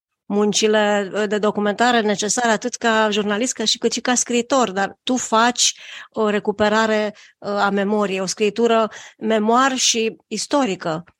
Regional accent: Timișoara, Timiș County, Romania; și eu sunt timișoreancă.

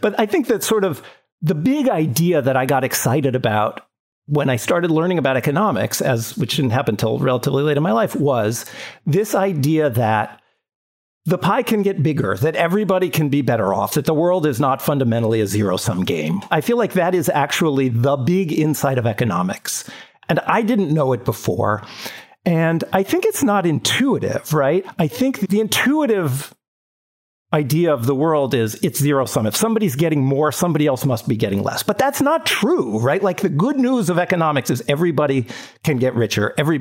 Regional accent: San Diego, California, United States; The other one that came to mind, I grew up in San Diego.

